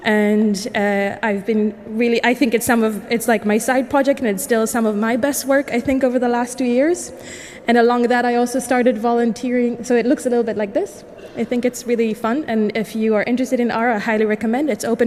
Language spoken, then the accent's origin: English; Berlin, Germany; I'm from Berlin.